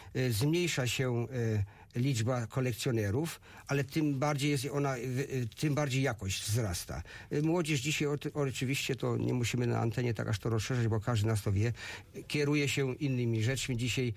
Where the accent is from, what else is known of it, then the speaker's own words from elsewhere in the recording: Germany; Polish is a second language; A jako Niemiec, ja z moimi znajomymi w Polsce ciągle rozmawiam.